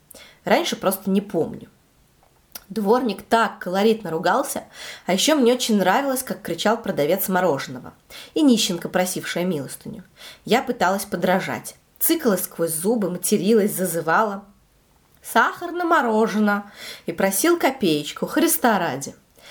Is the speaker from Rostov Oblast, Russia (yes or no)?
yes; Taganrog, Rostov Oblast, Russia; born there